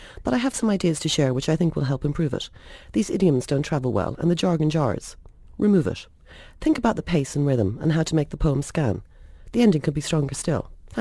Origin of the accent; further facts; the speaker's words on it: Ireland; So I'm Irish, which means that I learned an awful lot of poetry in both English and Irish as a kid.